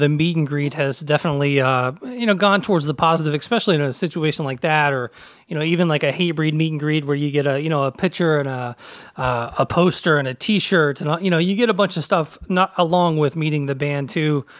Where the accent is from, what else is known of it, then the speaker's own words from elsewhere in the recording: Nashville, Tennessee, United States; now in Louisville, United States; Yeah, I grew up in Nashville. I live up in Louisville now